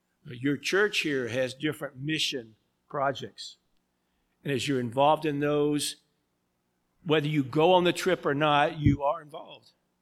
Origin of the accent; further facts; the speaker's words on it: Louisiana, United States; born there; I was born in Louisiana